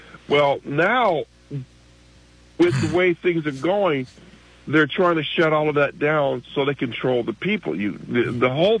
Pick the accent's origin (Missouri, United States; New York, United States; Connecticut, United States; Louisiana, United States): Connecticut, United States; And I came from Connecticut.